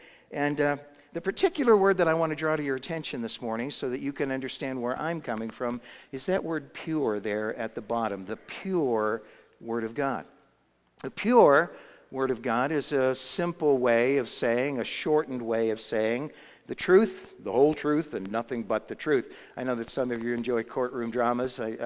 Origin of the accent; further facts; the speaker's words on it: Massachusetts, United States; I grew up in Massachusetts, actually got my license in a snowstorm, literally.